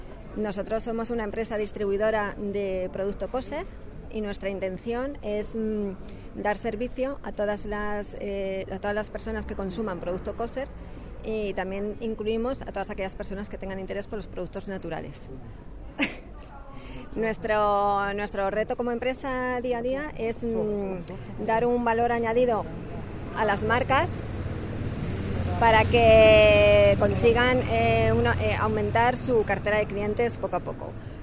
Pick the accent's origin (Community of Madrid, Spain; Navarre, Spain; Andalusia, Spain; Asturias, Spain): Community of Madrid, Spain; Madrid; Siendo madrileña, soy muy aficionada al cocido.